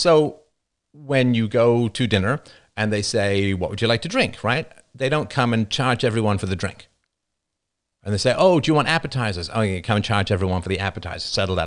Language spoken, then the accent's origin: English; Toronto, Ontario, Canada; accent: Toronto Canadian; I remain as neutral as a Canadian accent, so, or at least a Toronto Canadian accent. Nothing newfie.